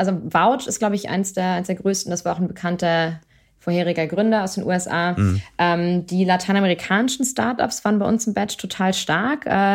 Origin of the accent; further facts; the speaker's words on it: Schleswig-Holstein, Germany; also born or lived in Hamburg; now in Lisbon, Portugal; in den romanischen Sprachen, dann Englisch, Deutsch und ich bin ja an der Grenze zu Dänemark aufgewachsen.